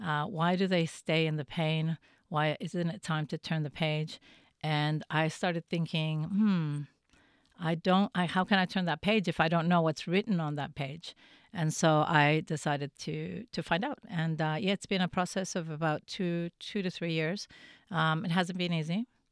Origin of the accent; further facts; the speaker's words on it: Canada; I remember growing up in Canada.